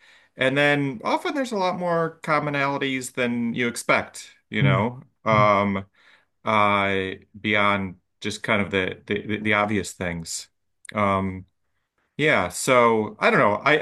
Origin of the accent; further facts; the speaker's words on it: Detroit, Michigan, United States; I just went back for the first time in about 20 years, so that was lovely. But yeah, born and raised in Detroit.